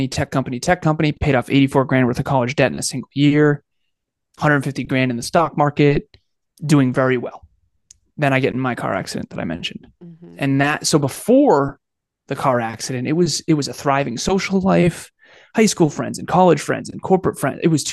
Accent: Massachusetts, United States; And born and raised in Massachusetts, born in 1988. I'm 37 now

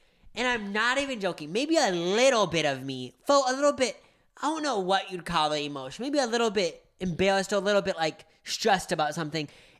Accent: Watkins Glen, New York, United States; For Woodstock 50, it was almost held in Watkins Glen, New York, which is my hometown

